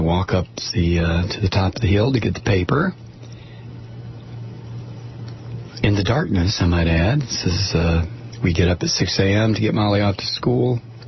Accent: Toledo, Ohio, United States; And the glass workers, that was the big deal when I was a kid growing up. I grew up in Toledo, man, Glass City.

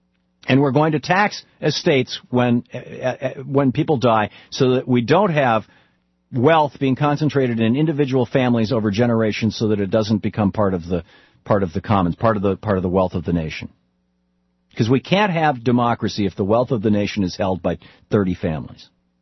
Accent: Michigan, United States; I grew up in Michigan, which is, you know, covered with farms

